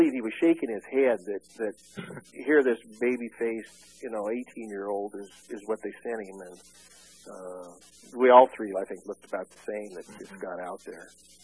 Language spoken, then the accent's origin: English; Springfield, Oregon, United States; I had growing up in Springfield, Oregon, I'd only known one black family in my life